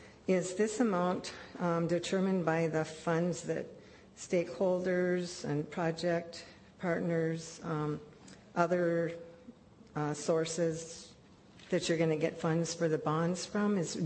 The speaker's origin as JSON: {"language": "English", "town": "St. Cloud", "region": "Minnesota", "country": "United States", "said": "I'm from St. Cloud here, and I'm just visiting"}